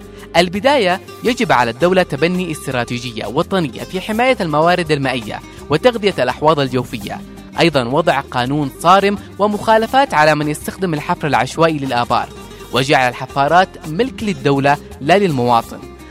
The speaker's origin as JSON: {"language": "Arabic", "country": "Yemen", "said": "خلوني أكون واضح معكم، بلادنا اليمن تقع في المنطقة الجافة وشبه الجافة"}